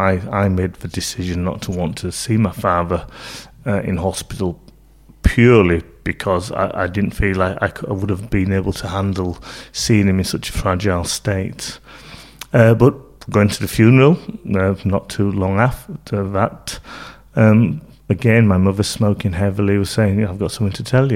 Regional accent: Leeds, Yorkshire and the Humber, United Kingdom; also born or lived in Manchester; I grew up in Leeds, but it wasn't until I was a lot older, in my late teens, that I realised I was born in Manchester

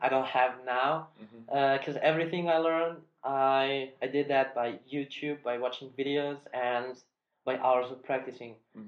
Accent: Smederevo, Šumadija and Western Serbia, Serbia; Okay, so I grew up in Smederevo, the place I was born in, as you already mentioned that.

